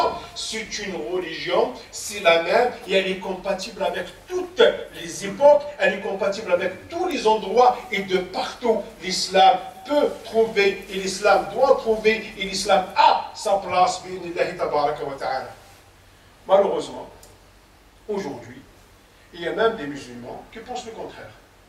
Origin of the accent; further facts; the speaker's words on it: Algeria; je viens d'Algérie, j'ai vécu là-bas, mes parents sont musulmans, l'Algérie c'est un pays musulman